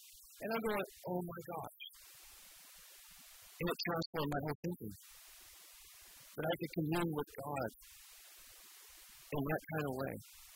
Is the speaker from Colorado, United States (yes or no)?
yes; Colorado, United States; I grew up in Colorado, and that's why I don't have the southern accent.